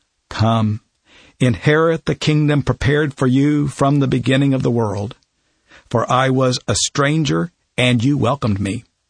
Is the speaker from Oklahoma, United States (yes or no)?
yes; Oklahoma, United States; As you know, I come from Oklahoma, where last year some very harmful legislation was enacted